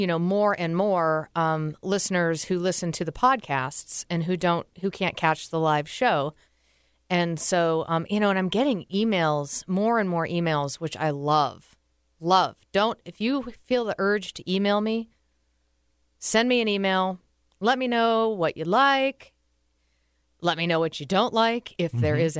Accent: Medfield, Massachusetts, United States; He grew up in a town 20 minutes away from my hometown mm-hmm. in Massachusetts. He grew up in Medway. I grew up in Medfield.

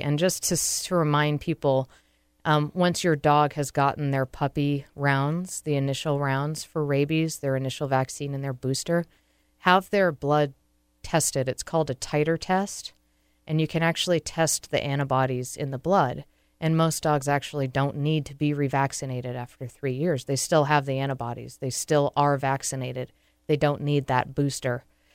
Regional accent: Massachusetts, United States; So the show is for Remy and Kim and Janet in Massachusetts, my home state.

